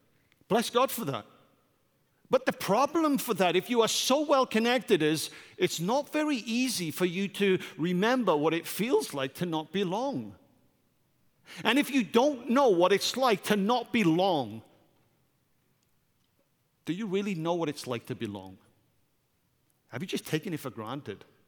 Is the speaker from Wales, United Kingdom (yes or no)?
yes; Wales, United Kingdom; I thought about as a Brit, I actually grew up with two anthems being my anthem.